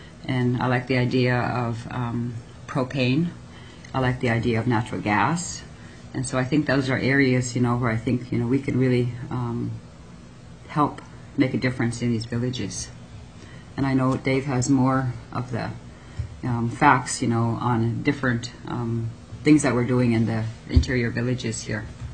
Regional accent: Tanana, Alaska, United States; what it's like living out in rural Alaska. I've lived there all my life, born and raised in Tanana

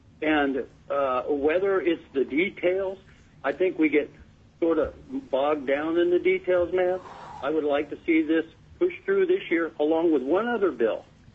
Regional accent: Alaska, United States; Now, I grew up in the Mad Valley, and many of you representatives are from Anchorage and the surrounding areas.

